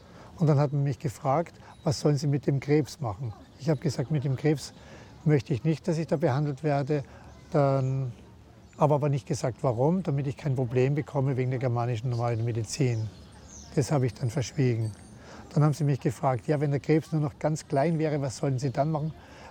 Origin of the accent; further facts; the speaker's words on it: Steyr, Upper Austria, Austria; Also mein Zwillingsbruder hat mich dann nach Österreich gebracht, in meine Heimatstadt Steyr.